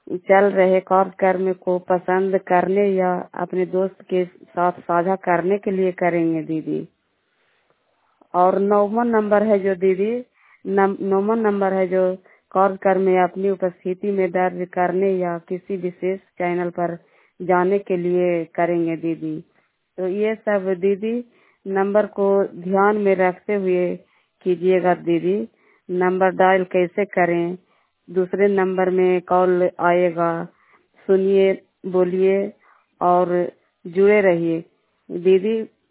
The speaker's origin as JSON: {"language": "Hindi", "town": "Madhopur", "region": "Bihar", "country": "India", "said": "और ग्राम माधोपुर पोस्ट माधोपुर थाना चंडी जिला नालंदा की निवासी हूँ"}